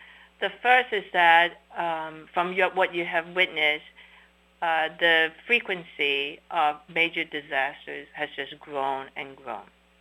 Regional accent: Hong Kong; born there; I was born in Hong Kong to parents who chose to leave China because of the communist government. So in some ways, I was born to refugees. And Hong Kong was a city of refugees. I was born in the 50s

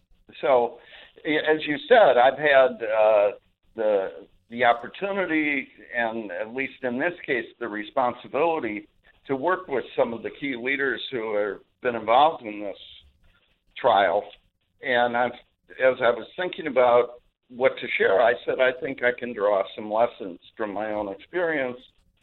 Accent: Minneapolis, Minnesota, United States; And because I'm from Minneapolis, St. Paul, I said

